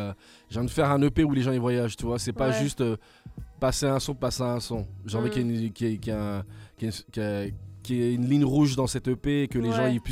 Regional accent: Guadeloupe; also born or lived in Côte d'Ivoire; je suis de la Guadeloupe et de la Côte d'Ivoire

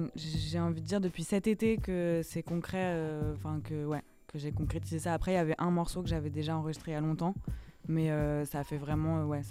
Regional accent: Montreuil, Île-de-France, France; Je viens de Montreuil.

